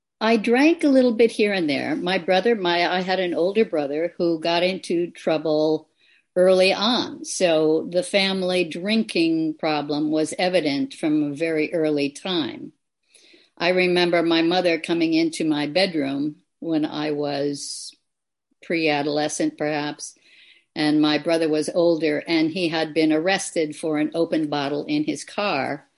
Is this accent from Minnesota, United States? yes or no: yes; Minnesota, United States; So I had to go back to my home state, which was Minnesota. I was in college in Boston on the East Coast.